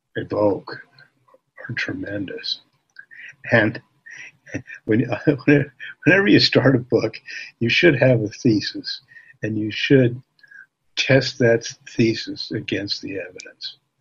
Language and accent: English; Utah, United States; the different elements of Native culture in my home state of Utah.